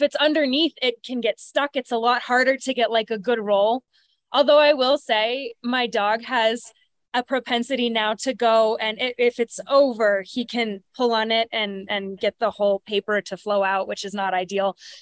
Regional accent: Pennsylvania, United States; I'm from Pennsylvania, and he was from just a couple hours away from me.

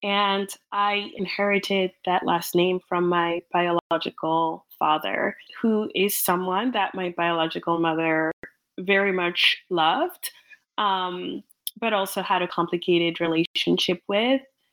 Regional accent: Cameroon; English is a second language; also born or lived in England; now in United States; Cameroon, but moving to England, yes, immediately I very much felt, you know, like a fish out of water. I didn't speak English. The culture was very different than French culture.

